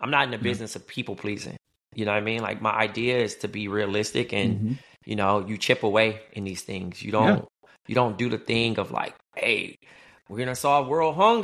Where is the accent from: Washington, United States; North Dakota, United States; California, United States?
California, United States; Compton